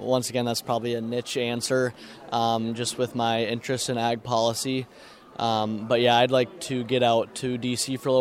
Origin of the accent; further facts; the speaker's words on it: Minnesota, United States; moved away as an adult; now in Des Moines, United States; I came to Drake from Minnesota knowing that I wanted to do politics